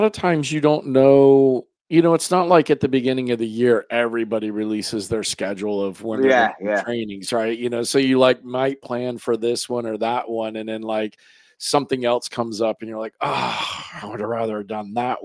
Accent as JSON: {"language": "English", "region": "Florida", "country": "United States", "said": "I mean, I say that cause I'm from Florida where everything's flat. So seeing mountains is kind of cool every night."}